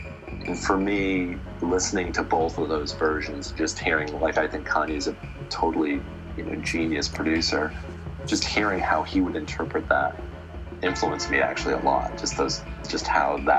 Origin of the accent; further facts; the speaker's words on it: United States; I think that it's difficult thinking about making electronic music as an American artist